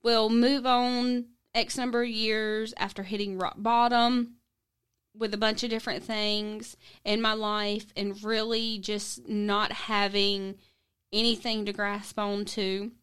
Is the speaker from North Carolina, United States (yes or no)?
no; Georgia, United States; Okay. I grew up in South Georgia area. My parents were divorced. I was in and out of church with my grandparents my whole life.